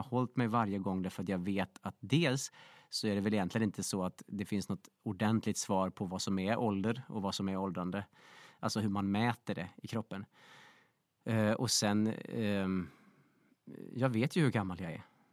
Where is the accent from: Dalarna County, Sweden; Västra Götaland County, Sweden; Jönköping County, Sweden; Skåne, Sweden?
Dalarna County, Sweden; Linghed; Ja, det är ju i Linghed då, utanför Svärdsjö i Dalarna.